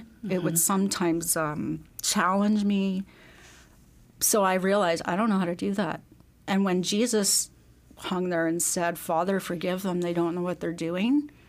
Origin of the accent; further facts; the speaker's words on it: Manitoba, Canada; now in Alberta, Canada; I'm originally from Manitoba, but I met my husband, Peter, in Saskatchewan in a Bible school, and he was from Alberta. And so we got married, and we've lived in Alberta our entire marriage.